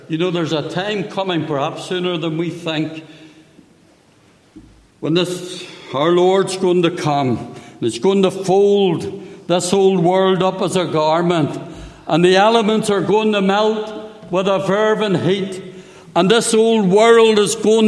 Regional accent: Belfast, Northern Ireland, United Kingdom; As a teenager, growing up in Belfast

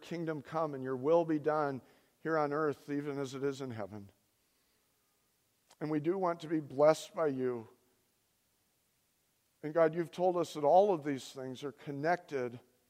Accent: United States; I'm an American. I was raised here.

